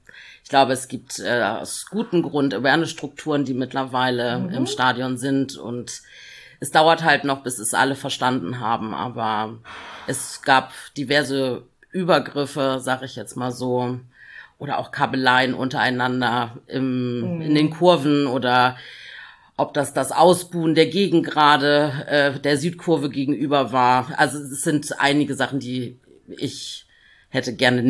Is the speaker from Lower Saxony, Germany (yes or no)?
yes; Lower Saxony, Germany; also born or lived in Hanover; Südlich der Elbe ist Hannover, also ich bin Hannoveranerin, dort geboren, aber dann halt in Richtung Bremerhaven dann halt aufgewachsen. Genau, aber mein Vater ist Franzose